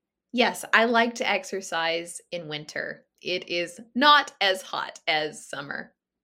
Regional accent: United States; I am from America.

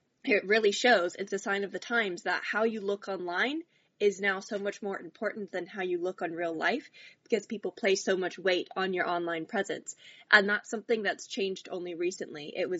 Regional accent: Washington, District of Columbia, United States; now in London, United Kingdom; I'm originally from Washington, D.C., and right now I live in London.

